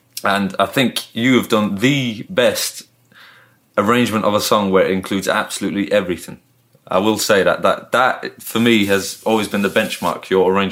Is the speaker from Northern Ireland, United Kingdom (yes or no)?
no; Manchester, North West England, United Kingdom; moved away as an adult; also born or lived in Ireland; I was born in Ireland, all my family still live there. Grew up in England though, so I grew up in Manchester. So born in Ireland, moved to Manchester when I was about a year and a half or two, something like that.